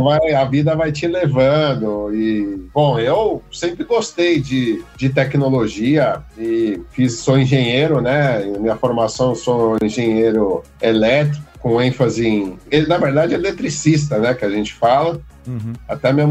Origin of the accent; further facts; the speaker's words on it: Brazil; eu digo para você que como brasileiro é um motivo até de orgulho, né?